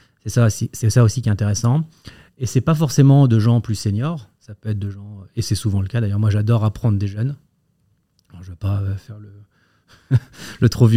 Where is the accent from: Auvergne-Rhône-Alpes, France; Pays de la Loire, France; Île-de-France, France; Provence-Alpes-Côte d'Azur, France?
Île-de-France, France; Paris; Je suis parisien. Je suis né à Paris, dans le 14e arrondissement. Même si j'ai un parcours et un profil très international, puisque j'ai vécu dans plusieurs pays, j'ai fait une grande partie de mes études en France.